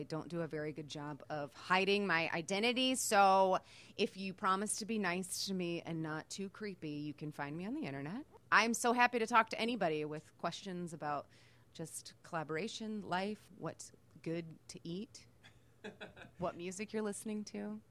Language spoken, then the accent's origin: English; Virginia, United States; now in Chicago, United States; So I am from Virginia, have always been very loud and outgoing and a weirdo.